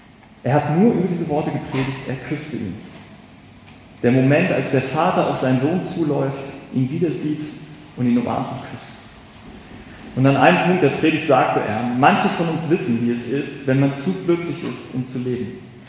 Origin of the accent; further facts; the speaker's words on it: Northern Germany, Germany; Ich sowieso nicht als Norddeutscher.